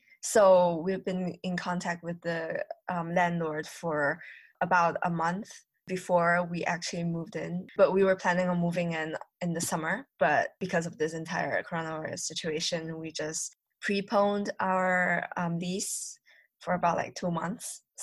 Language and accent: English; China; English is a second language; also born or lived in Hungary; now in Boston, United States; I'm originally from China, but I'm from Hungary. My home is there, my parents are there, so I've been living there for about 7 years now, 6 to 7 years. I'm new to America, and I'm an international student here.